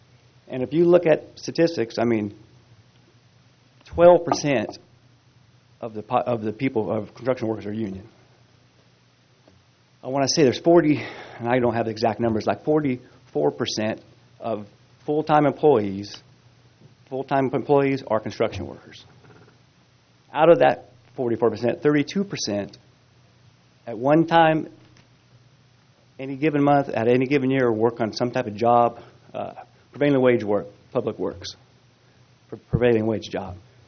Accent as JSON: {"language": "English", "town": "Arroyo Grande", "region": "California", "country": "United States", "tie": "born or raised there", "lives_now": "Santa Margarita, United States", "said": "And I'm from Santa Margarita. Excuse me. I grew up in Aurora Grande. I went to school here, high school, read from high school here."}